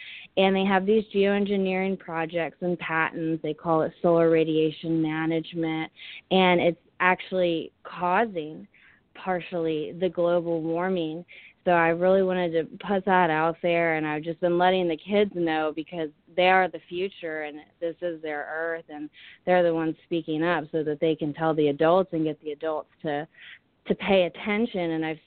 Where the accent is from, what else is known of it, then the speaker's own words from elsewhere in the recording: East Coast, United States; I grew up in the United States and basically spent most of my time on the East Coast.